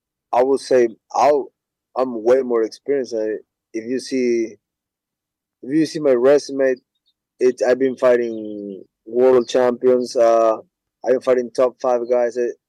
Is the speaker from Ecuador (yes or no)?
yes; Ecuador; I'm from Ecuador. We always party at home.